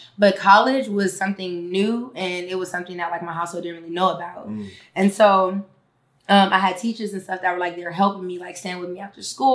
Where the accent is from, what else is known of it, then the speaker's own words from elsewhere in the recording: Carson, California, United States; also born or lived in Compton / Long Beach; I'm from Carson, Compton, Long Beach. I say that because I went to school in Carson. I went to school in Long Beach as well, lived there.